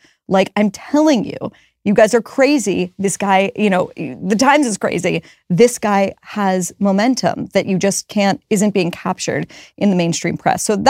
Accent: Pittsburgh, Pennsylvania, United States; Because I'm from Pittsburgh

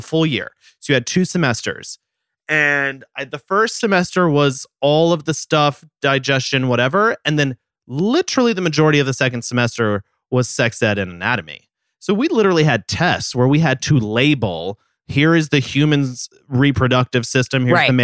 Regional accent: Dallas, Texas, United States; I grew up in Dallas, Texas.

